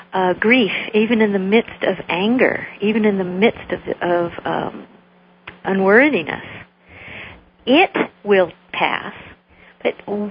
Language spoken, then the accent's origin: English; Arizona, United States; I was, you know, raised in very open Buddhist thought, indigenous people growing up in Arizona, a lot of Native American belief.